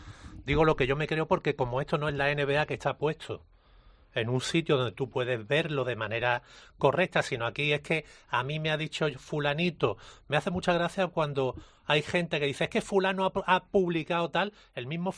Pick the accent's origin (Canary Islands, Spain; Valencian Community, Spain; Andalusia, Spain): Andalusia, Spain; Málaga; ya que somos malagueños